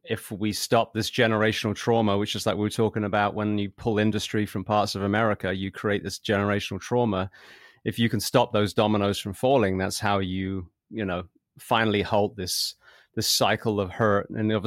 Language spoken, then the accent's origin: English; England, United Kingdom; being an Englishman